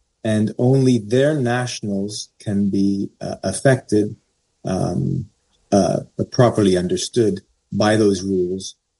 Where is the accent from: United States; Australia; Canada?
Canada; I'm Canadian.